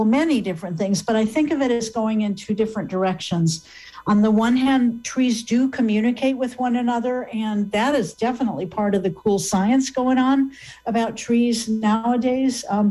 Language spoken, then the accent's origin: English; Michigan, United States; So I grew up in Michigan, and I grew up in a house that was on the edge of the forest.